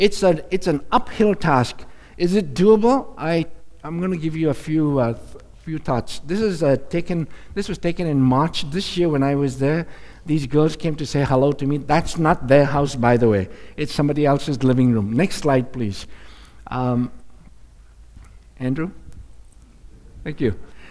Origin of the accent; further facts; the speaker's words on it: India; moved away as an adult; now in Canada; I am Chinese, born and raised in India, and then came to Canada with my wife and family in 1989.